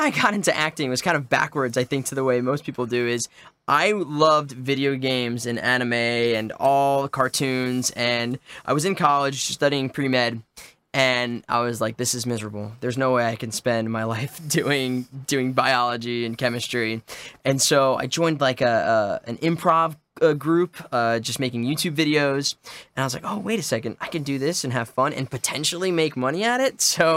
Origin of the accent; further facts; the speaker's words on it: New Jersey, United States; moved away as an adult; also born or lived in Brooklyn; now in Los Angeles, United States; I grew up in Brooklyn till I was like seven, then family moved to Jersey, as most people from Brooklyn do. Yeah. And then I came back to New York for school, or for college.